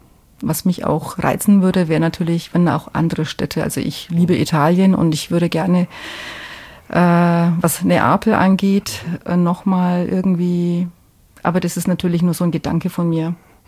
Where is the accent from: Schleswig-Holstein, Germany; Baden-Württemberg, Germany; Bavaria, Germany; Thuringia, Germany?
Bavaria, Germany; Nuremberg; Ich bin Fränkin.